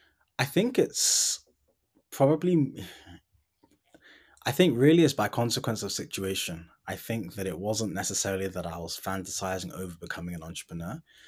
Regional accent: United Kingdom; I'm Ghanaian and mainly growing up in the UK, but kind of maintain those contacts still

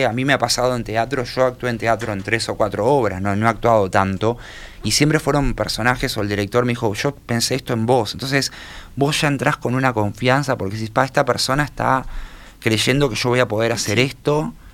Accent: Montevideo, Uruguay; yo me crié en la periferia de Montevideo, me crié en Piedras Blancas

